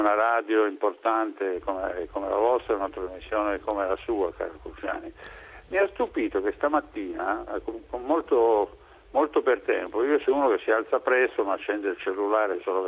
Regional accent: Casale Monferrato, Piedmont, Italy; un vecchio modo di dire delle mie parti. Io sono di Casale Monferrato.

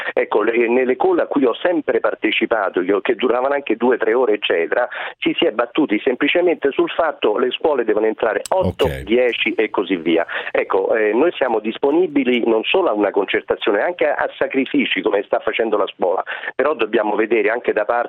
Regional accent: Milan, Lombardy, Italy; accent: Roman; nonostante il mio accento romano, sono milanese d'origine

